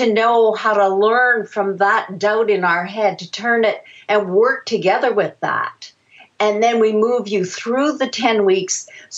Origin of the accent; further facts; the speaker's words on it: Canada; which my background, I'm French Canadian, and we do a lot of that.